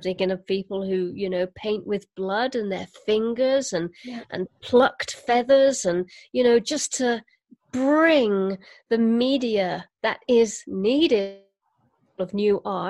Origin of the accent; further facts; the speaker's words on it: United Kingdom; and of course I'm British